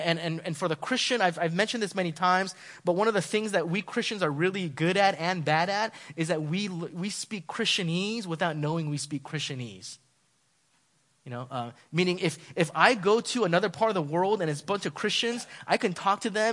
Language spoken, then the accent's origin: English; Los Angeles, California, United States; I come from Los Angeles. We're all expert drivers.